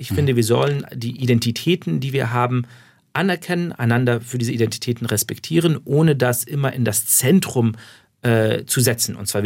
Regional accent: Laupheim, Baden-Württemberg, Germany; zum Teil über meine Kindheit in Laubheim

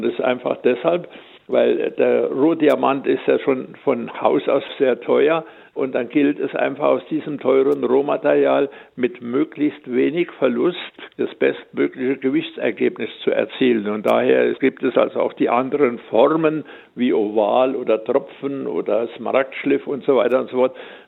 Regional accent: Idar-Oberstein, Rhineland-Palatinate, Germany; Und ich stamme aus Oberstein, das heißt, mein Vater, mein älterer Bruder, hatten eine große Firma mit Metallwaren

